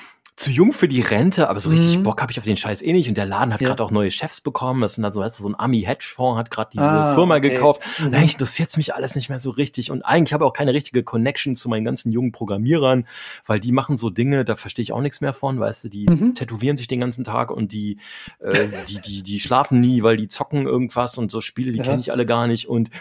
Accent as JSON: {"language": "German", "town": "Essen", "region": "North Rhine-Westphalia", "country": "Germany", "tie": "born there", "said": "ich bin ja in Essen geboren."}